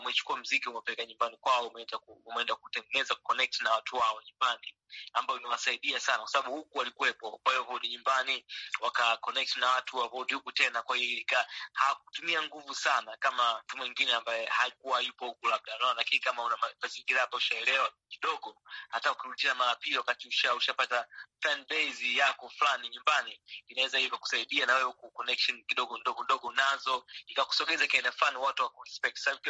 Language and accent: Swahili; Tanzania; kama natoka Tanzania na watu wa aina fulani ambao mimi nataka connect nao